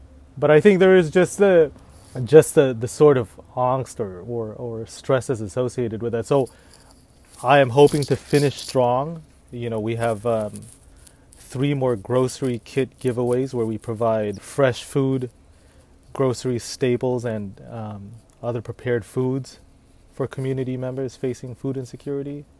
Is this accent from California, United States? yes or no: yes; Los Angeles, California, United States; I am Filipino American. Who are you? A Los Angeles native.